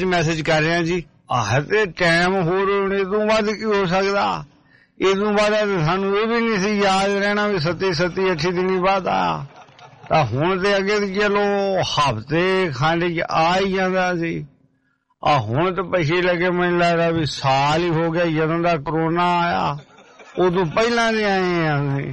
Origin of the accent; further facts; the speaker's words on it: Tajpura, Punjab, India; north India ਦਾ ਪਹਿਲਾ ਸਾਡਾ ਪਿੰਡ ਤਾਜਪੁਰਾ